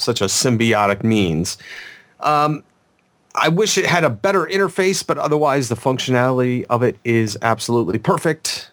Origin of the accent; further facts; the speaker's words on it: Chicago, Illinois, United States; Now, I'm from Chicago, and a long time ago, the people of Chicago reversed the flow of the river.